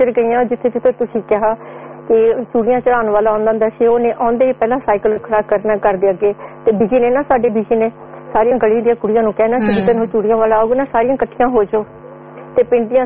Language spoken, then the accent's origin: Punjabi; Haryana, India; ਸਾਡਾ ਪਿੰਡ ਨਾ ਅੰਬਾਲੇ ਦੇ ਕੋਲ ਛੋਟਾ ਜਿਹਾ ਪਿੰਡ ਹੈਗਾ, ਕਿਉਂਕਿ ਮੇਰੇ ਬਾਪੂ ਜੀ ਆਰਮੀ ਸੀਗੇ ਤਾਂ ਉਹਨਾਂ ਨੂੰ ਰਿਟਾਇਰਮੈਂਟ ਤੋਂ ਬਾਅਦ ਗੌਰਮੈਂਟ ਵੱਲੋਂ ਕੁਛ ਇਨਾਮ ਉਹਨੂੰ ਮਿਲੇ ਸੀਗੇ, ਤਾਂ ਉੱਥੇ ਜ਼ਮੀਨ ਮਿਲੀ ਸੀ, ਤਾਂ ਅਸੀਂ ਉੱਥੇ ਸੈਟਲ ਹੋ ਗਏ, ਤੇ ਮੈਨੂੰ 2 ਸਾਲ ਪਿੰਡ ਰਹਿਣ ਦਾ ਮੌਕਾ ਮਿਲਿਆ